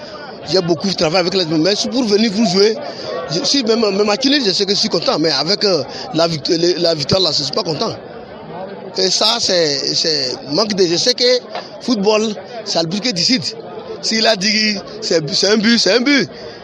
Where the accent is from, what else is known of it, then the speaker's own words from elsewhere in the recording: Togo; On est Togolais. Moi, je suis Togolais.